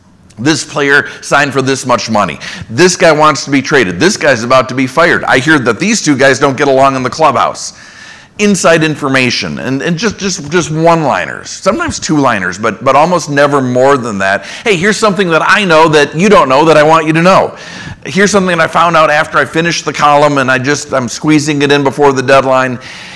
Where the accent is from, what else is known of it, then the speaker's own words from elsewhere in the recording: Minneapolis, Minnesota, United States; a sports columnist that probably none of you have ever heard of from my hometown newspaper, the Minneapolis Tribune